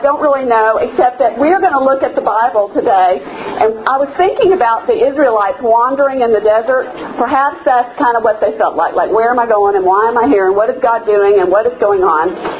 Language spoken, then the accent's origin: English; Alabama, United States; I'm from Alabama. I was raised by my help.